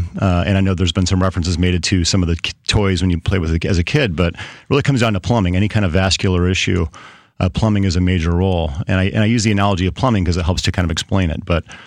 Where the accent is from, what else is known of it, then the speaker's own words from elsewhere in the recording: Kansas City, Missouri, United States; And I'm actually from Kansas City.